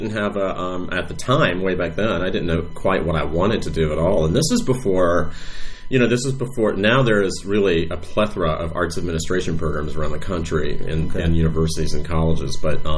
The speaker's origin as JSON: {"language": "English", "town": "Atlanta", "region": "Georgia", "country": "United States", "tie": "born or raised there", "said": "I grew up in Atlanta, Georgia, in a suburb outside of Atlanta. And I was there till, you know, I went to college"}